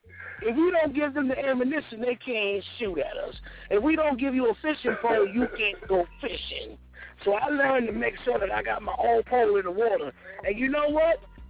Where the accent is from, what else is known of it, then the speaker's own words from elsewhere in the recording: Bronx, New York, United States; I said, I'm from the Bronx. I lived in Queens. I lived in Brooklyn.